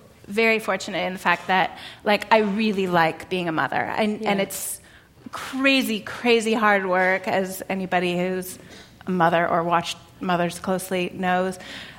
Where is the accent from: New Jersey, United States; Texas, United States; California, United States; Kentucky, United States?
California, United States; Monterey; I grew up in Monterey, yeah, which is about 2 hours south of San Francisco.